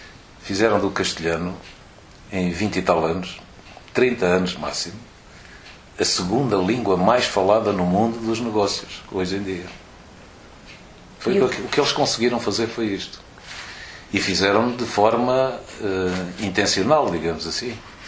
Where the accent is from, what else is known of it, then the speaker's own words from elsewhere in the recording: Portugal; porque sou português e vivo em Portugal